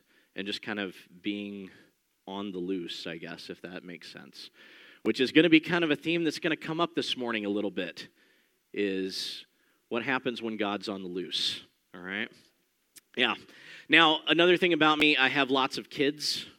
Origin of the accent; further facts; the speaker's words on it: Denver, Colorado, United States; also born or lived in Abilene, Texas; I'm originally from Denver, Colorado. Was born and raised there. Met and married my wife in Abilene, Texas, a town about 3 hours west of Dallas.